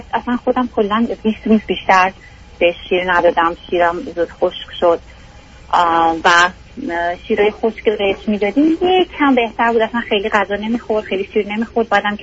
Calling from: United States; من از امریکا هستم.

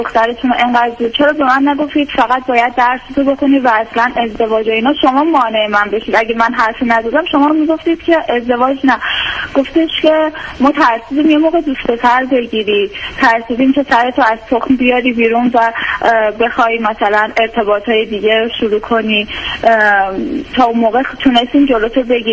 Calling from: Iran; من از ایران تماس میگیرم و یه موضوعی که یه مدت خیلی فکرم مشغول کرده اینه که من الان 33 سالمه

